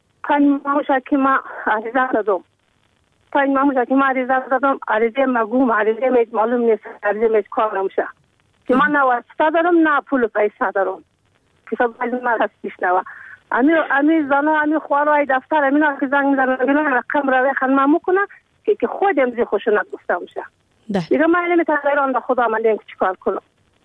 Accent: Uruzgan, Afghanistan; من یک زنی افغانم، من از افغانستانم، من مقدرم.

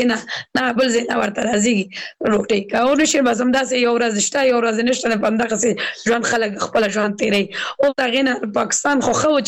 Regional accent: Kabul, Afghanistan; زه اوس بل ولایت کې سیګم زه خپل د کابل ولایت نه یم

